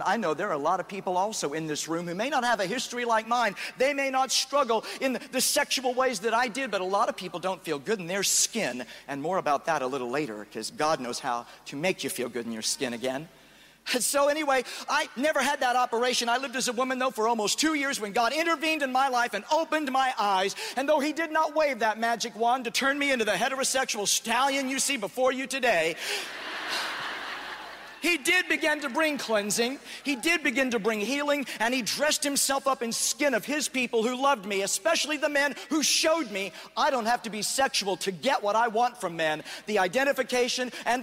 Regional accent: Midwest, United States; though I tried to conform to the norm growing up in the American conservative Midwest, where I was expected to be one of the guys

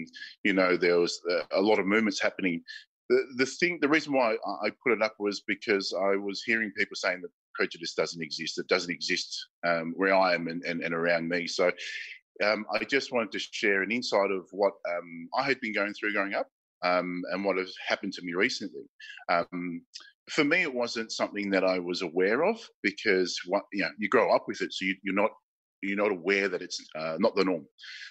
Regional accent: Melbourne, Victoria, Australia; I love Australia. I love Melbourne. I love being an Aussie.

